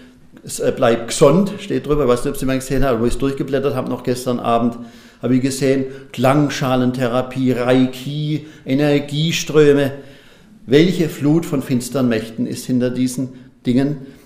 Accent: Baden-Württemberg, Germany; Ich kann sehr gut sagen, ich bin Badener

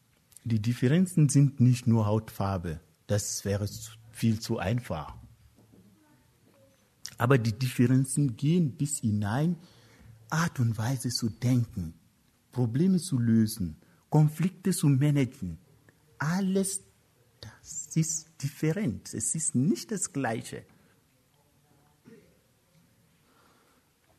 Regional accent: Germany; ja, ich bin Europäer, ich bin ein Deutscher. Ich stehe dazu.

